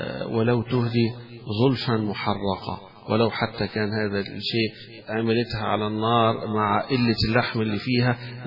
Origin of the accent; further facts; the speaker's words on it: Egypt; عندنا نحن كمصريين